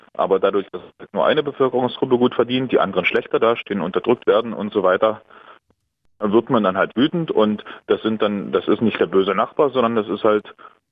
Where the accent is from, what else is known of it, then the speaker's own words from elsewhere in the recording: Saxony, Germany; ich komme nur aus Sachsen, juhu, zum Glück Nordsachsen, also kurz vor Brandenburg